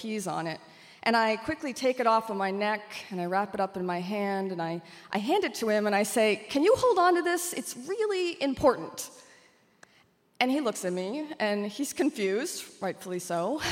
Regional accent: Maine, United States; now in New Haven, United States; I said, I'm from Maine. And they hired me.

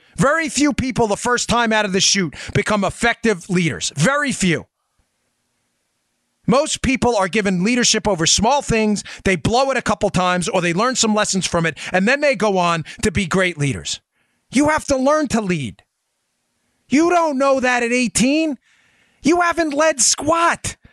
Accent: New York, United States; I grew up in New York on, I mean, don't be dramatic, but the streets weren't exactly the coziest.

